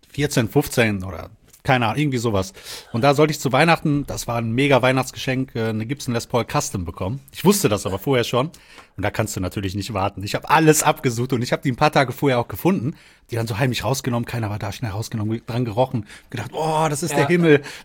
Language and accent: German; Detmold, North Rhine-Westphalia, Germany; Und meine Mutter in meiner Heimatstadt Detmold